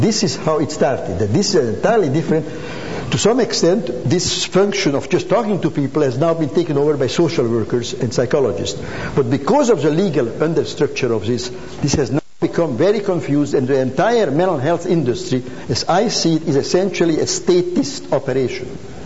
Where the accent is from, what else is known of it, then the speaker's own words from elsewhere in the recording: Hungary; English is a second language; Even when I grew up in Hungary, 1920s, 1930s